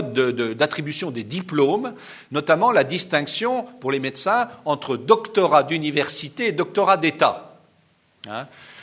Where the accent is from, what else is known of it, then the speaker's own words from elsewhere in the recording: Nancy, Grand Est, France; born there; moi-même, je suis lorrain d'origine et je suis né à Nancy.